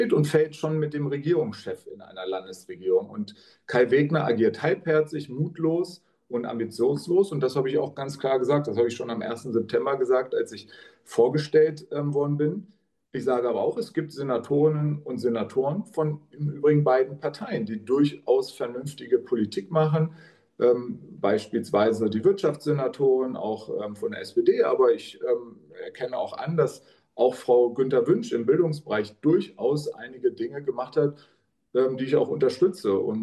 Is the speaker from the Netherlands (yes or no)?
no; Hanover, Lower Saxony, Germany; born there; now in Berlin, Germany; mein Geburtsort ist Hannover, auch da fühle ich mich sehr wohl. Aber jetzt bin ich wieder in Berlin